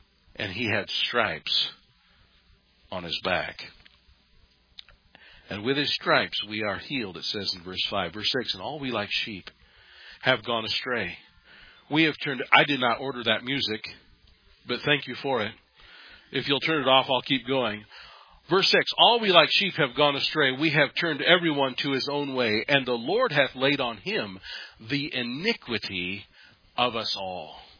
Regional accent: United States; since I was born and raised in America, when I see the word stripes

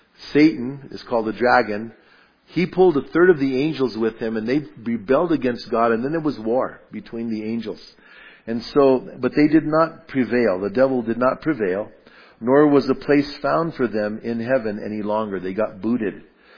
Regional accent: Bernalillo, New Mexico, United States; And I grew up in the town I grew up in Bernalillo, was interesting because right above Bernalillo, up on the hill, was a place called Placitas.

